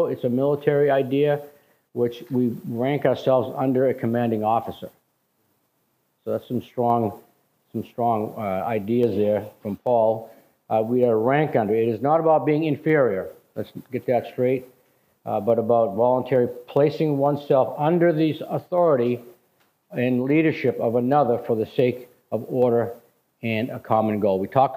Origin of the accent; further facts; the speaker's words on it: New England, United States; You know, we're from New England. We're all set. We cradle of liberty.